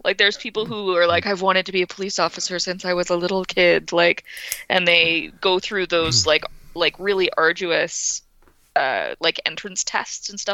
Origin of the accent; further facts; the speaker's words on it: Winnipeg, Manitoba, Canada; I had a friend when I was growing up in Winnipeg